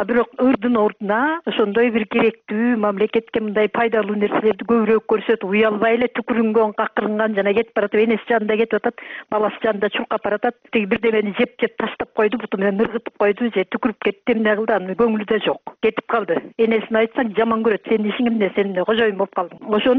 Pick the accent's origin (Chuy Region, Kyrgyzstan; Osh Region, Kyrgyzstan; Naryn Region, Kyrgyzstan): Naryn Region, Kyrgyzstan; Kochkor; Кочкордон болом.